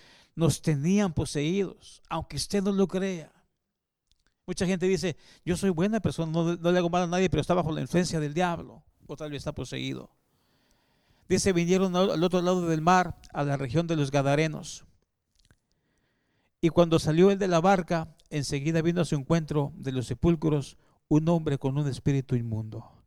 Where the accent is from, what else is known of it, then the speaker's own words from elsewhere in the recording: Guadalajara, Jalisco, Mexico; en el barrio donde nací, en Guadalajara, había unos tremendos campos abiertos, todavía no habían tantas casas como ahora.